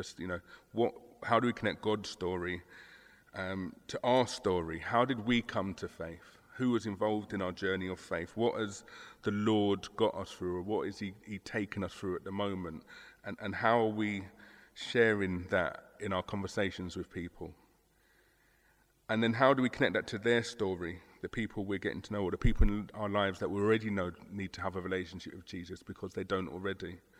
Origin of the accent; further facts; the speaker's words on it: London, United Kingdom; I'm not from North London myself. I hail from South London, from the safer side of London in West Norwood. I did a stint in Thornton Heath and Croydon and then landed in North London via Bedford.